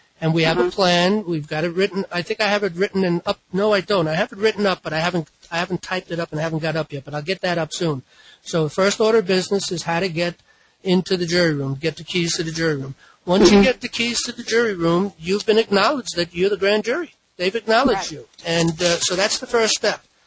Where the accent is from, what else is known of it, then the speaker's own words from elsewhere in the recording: New York, United States; I'm from New York, so I'll speak of New York.